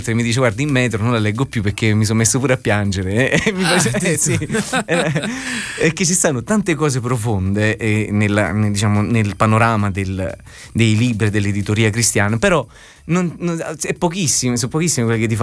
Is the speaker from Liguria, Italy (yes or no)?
no; Solofra, Campania, Italy; now in Rome, Italy; io sono di Sant'Agata d'Irpina, frazione di Solofra, qua da Avellino, Però abito a Roma